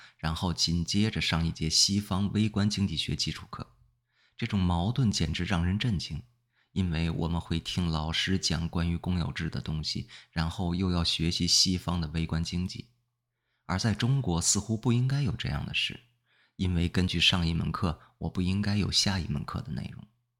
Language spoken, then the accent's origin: Chinese; Vermont, United States; Chinese is a second language; moved away as an adult; 部分原因是我在美国佛蒙特州农村长大，我从来没有去过像北京这么大的地方。